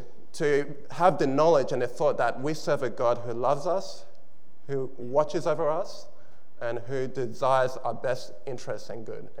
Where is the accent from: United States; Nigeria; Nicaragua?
Nigeria; Nigerian food and I hear the Nigerian gospel music played in the background, it's then I realize, yes, I am Nigerian after all.